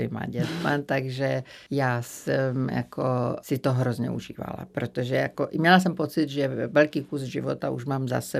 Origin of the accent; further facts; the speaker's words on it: Zagreb, City of Zagreb, Croatia; protože já jsem z Chorvatska, ze Záhřebu